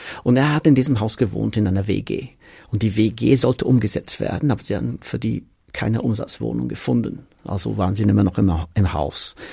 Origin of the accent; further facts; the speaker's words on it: Manchester, North West England, United Kingdom; German is a second language; ich komme aus Manchester, aus dem Council House, ja, so Sozialbauwohnung.